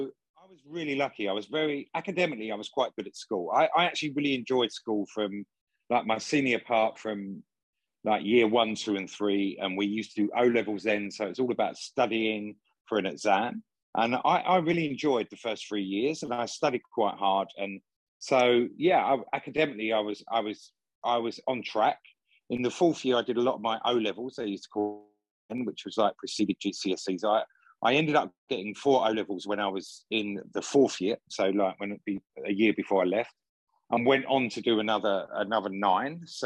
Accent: East End, London, United Kingdom; I grew up in the East End of London. We were in a sort of like council estate. And then we moved to Hornchurch and... in Essex

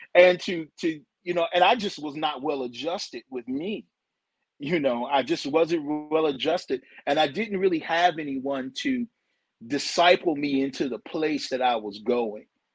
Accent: Virginia, United States; I remember I came down here to South Carolina to preach my, because I'm from Virginia, and I came down here to preach my first revival.

